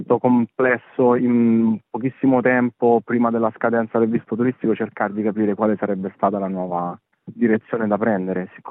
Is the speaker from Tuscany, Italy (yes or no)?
no; Aprilia, Lazio, Italy; Noi veniamo da Aprilia, che va al sud di Roma, una mezz'oretta di macchina al sud di Roma.